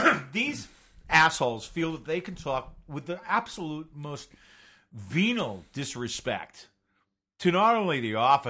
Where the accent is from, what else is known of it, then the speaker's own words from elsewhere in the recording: United States; I love America. I grew up in America.